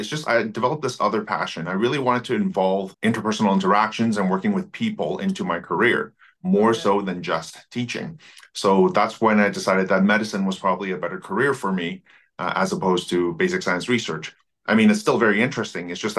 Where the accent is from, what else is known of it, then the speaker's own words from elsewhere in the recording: Vancouver, British Columbia, Canada; So I grew up in Vancouver. As a first-generation immigrant, I came here when I was really young, but spending most of my time in Vancouver